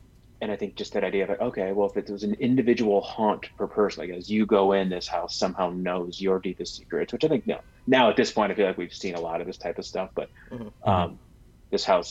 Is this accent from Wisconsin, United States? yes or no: yes; Green Bay, Wisconsin, United States; And it's, you know, it's down in Milwaukee. I grew up in Green Bay.